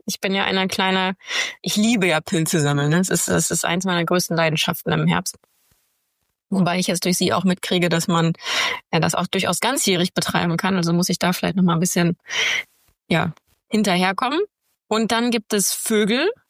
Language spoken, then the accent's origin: German; Bielefeld, North Rhine-Westphalia, Germany; born there; ich bin ja gebürtige Bielefelderin und also Ostwestfalen, ganz stolze